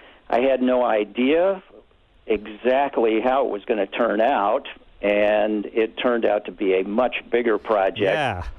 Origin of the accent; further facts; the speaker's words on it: Virginia, United States; Well, I grew up in Virginia, but I ended up going to school at Lawrence University up in Appleton.